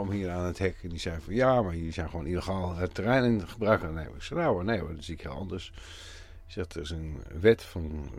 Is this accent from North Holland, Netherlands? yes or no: yes; North Holland, Netherlands; Ik kom uit een heel goed gezin. Met een achtergrond. Opgegroeid in het Gooi.